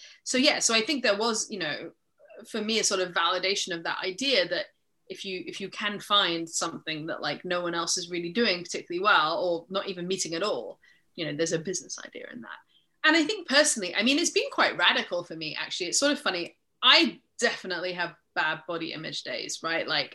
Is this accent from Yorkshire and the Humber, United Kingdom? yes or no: no; Scotland, United Kingdom; you can hear my accent, right? I may have grown up in Scotland, but I am not Scottish.